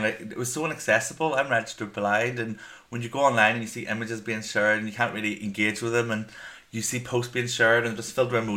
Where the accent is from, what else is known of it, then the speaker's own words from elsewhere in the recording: Northern Ireland, United Kingdom; And I'm from Northern Ireland with the accent.